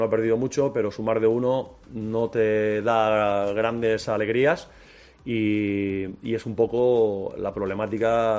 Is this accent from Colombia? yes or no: no; Spain; Como dicen por allá, por mi tierra, bañar fa riure, ¿no? O ganar hace reír, ¿no?